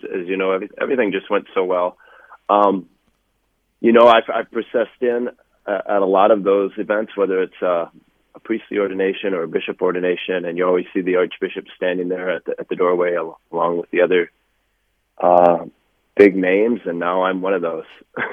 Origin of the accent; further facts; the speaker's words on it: Minnesota, United States; I grew up in the Winona diocese.